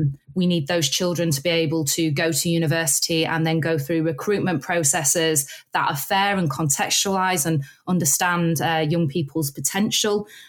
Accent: Doncaster, Yorkshire and the Humber, United Kingdom; I'm from Doncaster

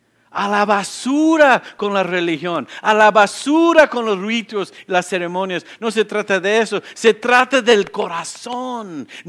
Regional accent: United States; Spanish is a second language; yo crecí aquí en Estados Unidos. Entonces, todo lo que tiene que ver con ser mexicano o algo, lo que tiene que ver con el lenguaje en español, yo lo aprendí después.

